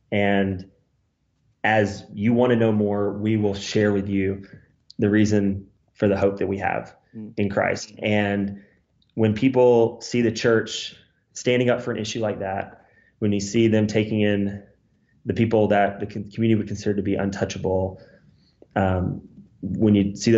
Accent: United States; well, you know, I'm the American, I'm here to help, and this is what I can offer you.

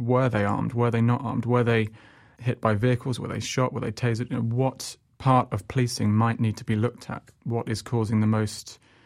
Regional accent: United Kingdom; now in United States; as a Brit who's been here for about 5 years

